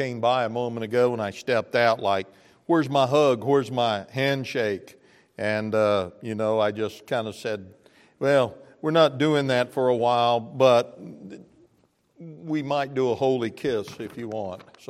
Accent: Arkansas, United States; And I said, Lord, I'm from Arkansas. This ain't so bad.

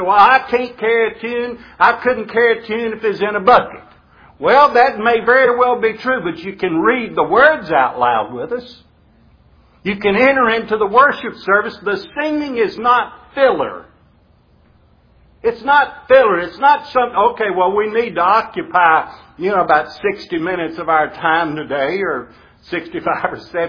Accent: the South, United States; accent: southern; What my southern accent with my limited vocabulary, there's no real power in my words.

